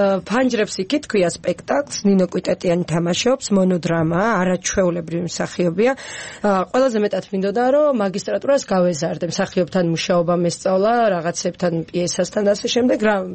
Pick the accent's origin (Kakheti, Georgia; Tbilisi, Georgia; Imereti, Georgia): Imereti, Georgia; მე თვითონ იმერელი ვარ